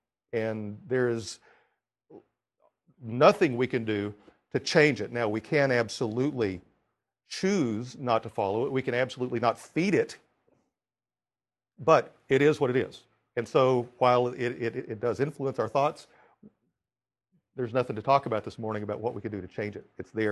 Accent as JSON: {"language": "English", "region": "Oklahoma", "country": "United States", "tie": "born or raised there", "also_born_or_lived": "Texas", "said": "I grew up in Oklahoma and Texas. The town that I lived in when I was in the 7th grade was 100% white."}